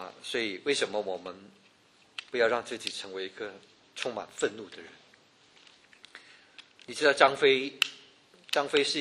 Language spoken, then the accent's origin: Chinese; China; 所以我们中国人讲一句话